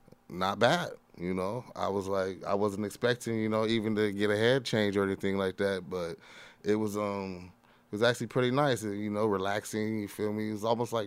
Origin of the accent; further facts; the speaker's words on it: Austin, Texas, United States; I'm from Austin.